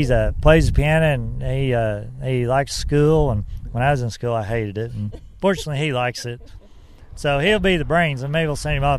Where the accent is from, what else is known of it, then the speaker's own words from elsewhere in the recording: Missouri, United States; We're both from Missouri